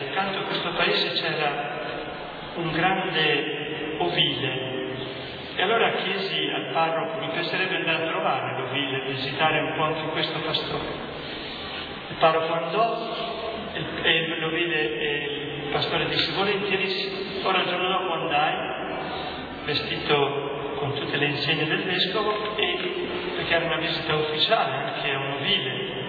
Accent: Trentino-Alto Adige, Italy; Io sono trentino, mio nonno è stato 10 anni nelle miniere d'America

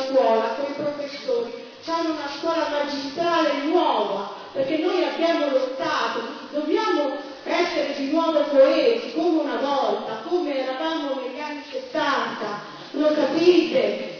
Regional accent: Sardinia, Italy; vengo dalla Sardegna.

